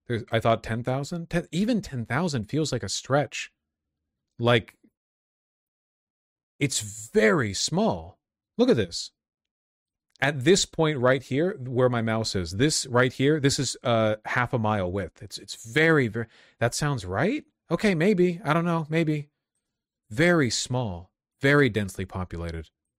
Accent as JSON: {"language": "English", "country": "United States", "lives_now": "Italy", "said": "I live in a small town in Italy of 20K. It's denser than the city. Okay, that's right. I'm an American, sorry."}